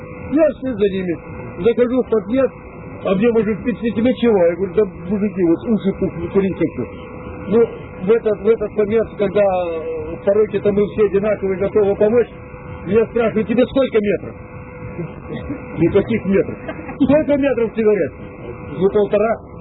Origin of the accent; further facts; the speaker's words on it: Chelyabinsk, Chelyabinsk Oblast, Russia; Кстати, я родился в Челябинске, в Сороковке, Челябинск город. Приезжаю в родной город